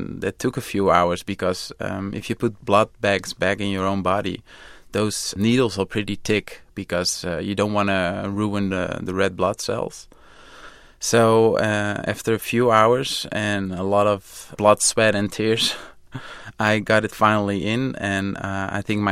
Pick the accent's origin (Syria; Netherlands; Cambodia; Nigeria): Netherlands; English is a second language; I'm a cyclist from Holland, and I started riding my bike when I was 11 years old